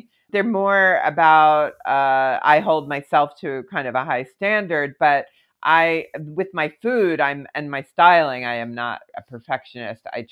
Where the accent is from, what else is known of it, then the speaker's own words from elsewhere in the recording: Philadelphia, Pennsylvania, United States; also born or lived in Colorado; now in New York, United States; But I had always come to New York as a kid because I grew up in Philadelphia. And so I had a certain familiarity with it.